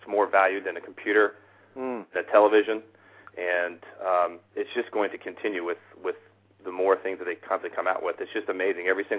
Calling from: Cincinnati, Ohio, United States; I'm actually in Cincinnati, Ohio.

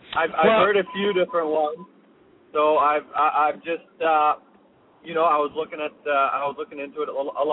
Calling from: Canada; I'm calling from Canada.

